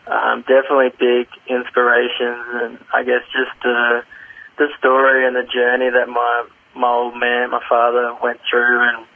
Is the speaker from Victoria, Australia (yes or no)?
no; Katherine, Northern Territory, Australia; growing up in the Territory, you know, it was just always wanting to see more. And, like, I guess growing up in Katherine was pretty isolated.